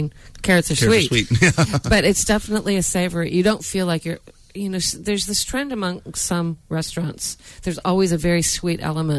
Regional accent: California, United States; I grew up in the Bay Area, and some of my earliest memories of San Francisco are of going and getting crab.

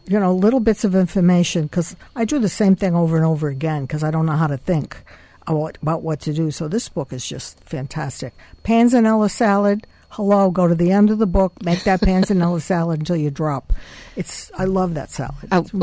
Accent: Rhode Island, United States; now in California, United States; I grew up in Rhode Island, and I'm from an Italian family.

